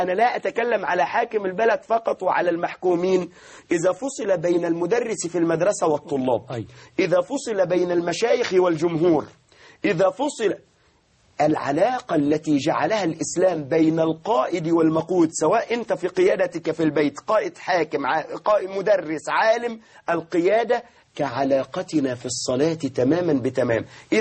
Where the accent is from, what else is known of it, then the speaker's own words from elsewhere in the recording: Egypt; أنا هنا ابن مصر